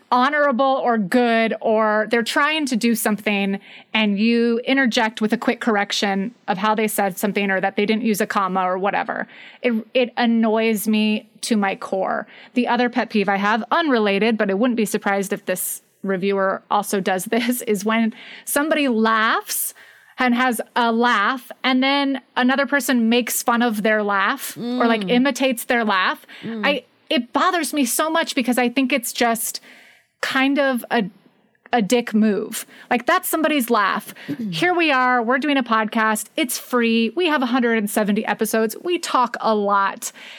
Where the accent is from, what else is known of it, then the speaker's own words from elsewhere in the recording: Texas, United States; So as a Texan myself, who also went to college and majored in theater and drama and acting, where I actually took dialect classes.